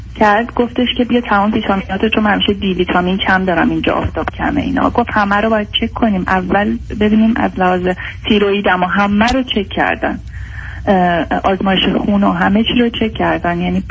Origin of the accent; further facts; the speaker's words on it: Iran; من ایرانی هستم.